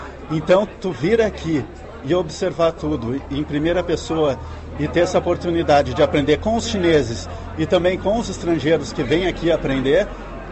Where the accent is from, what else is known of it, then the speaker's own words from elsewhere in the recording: Porto Alegre, Rio Grande do Sul, Brazil; eu sou natural de Porto Alegre, no sul do Brasil